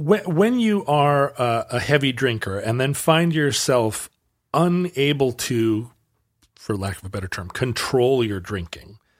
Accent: Alaska, United States; Growing up in Alaska, there's a lot of hard drinking, but there is hard drinking all around the world.

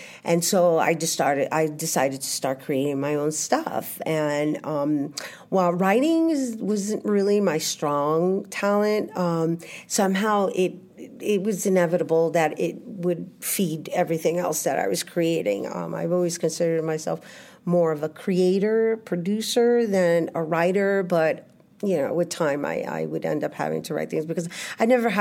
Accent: New York, United States; also born or lived in California; So I am originally from El Barrio. I'm born and raised. I'm from East Harlem

